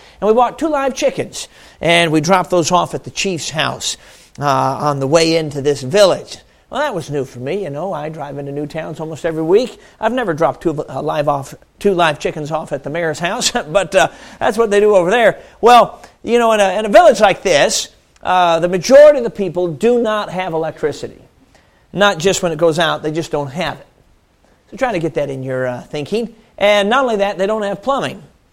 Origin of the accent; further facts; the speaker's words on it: Chicago, Illinois, United States; Now, I'm a city kid, as I've mentioned. I grew up in Chicago.